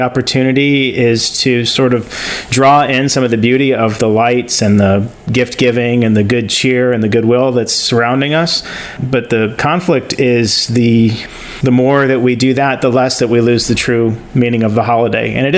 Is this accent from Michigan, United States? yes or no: no; Kansas City, Missouri, United States; also born or lived in California; You know, when I grew up in Kansas City, it was always cold, and so everything had to be indoors. There was some time that I spent in California